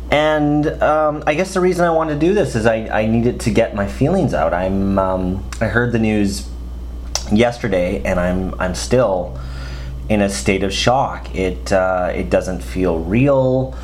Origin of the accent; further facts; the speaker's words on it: Canada; And I'm a Canadian, if the few listeners that listen to this podcast don't know.